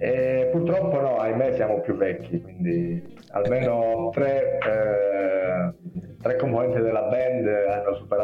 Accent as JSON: {"language": "Italian", "town": "San Giovanni in Fiore", "region": "Calabria", "country": "Italy", "said": "noi siamo da San Giovanni in Fiore, in provincia di Cosenza, in Calabria. Mm-hmm. Siamo nati nel 1995."}